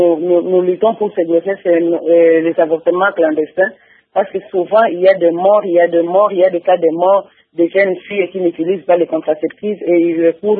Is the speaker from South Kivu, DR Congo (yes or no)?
yes; Uvira, South Kivu, DR Congo; par exemple ici chez nous à Ouvira, il n'y a pas vraiment un centre qui est spécifique pour la santé reproductive